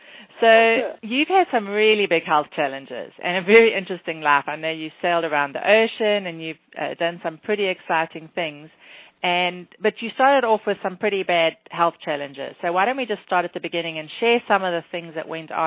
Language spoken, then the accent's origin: English; Durban, KwaZulu-Natal, South Africa; which is where I was born. Rhodesia was what Zimbabwe was called before it changed names. And she actually lived in my hometown of Durban at the same time I was there.